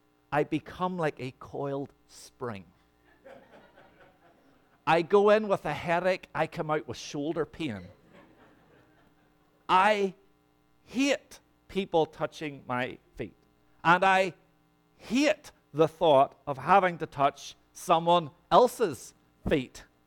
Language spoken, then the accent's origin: English; Ireland; I'm from Ireland. Guys from Ireland don't do massage, right?